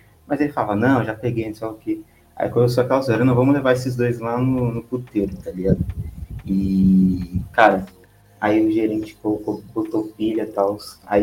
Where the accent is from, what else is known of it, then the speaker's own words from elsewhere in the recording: Campinas, São Paulo, Brazil; Sou de Campinas.